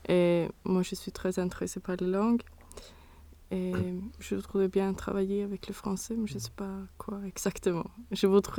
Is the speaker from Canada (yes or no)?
no; Solna, Stockholm County, Sweden; French is a second language; Oui, je suis née à Stockholm, à Solna.